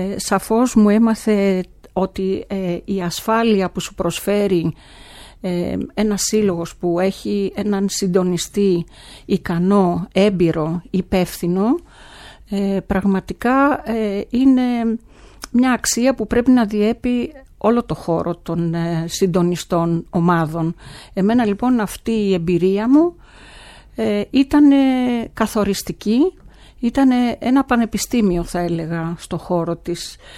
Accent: Karditsa, Thessaly, Greece; born there; γεννήθηκα όπως είπες στην Καρδίτσα, στη μέση του κάμπου.

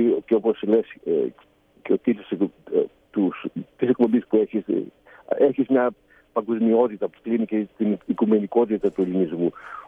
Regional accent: Volos, Thessaly, Greece; εγώ γεννήθηκα και μεγάλωσα στο Βόλο, τα γυμνάσια, τα Λύκεια και μετά στην Αθήνα. Δύο χρόνια στην αεροπορία.

